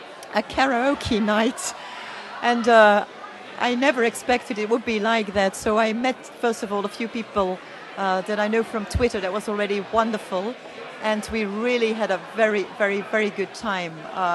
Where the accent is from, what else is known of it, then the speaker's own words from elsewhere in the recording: Flanders, Belgium; English is a second language; from Belgium, from Flanders in Belgium, and probably people know me as … on Twitter.